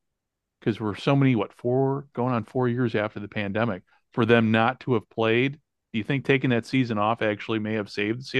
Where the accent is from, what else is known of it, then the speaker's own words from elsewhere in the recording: Illinois, United States; I grew up in Illinois, what used to be French Canada.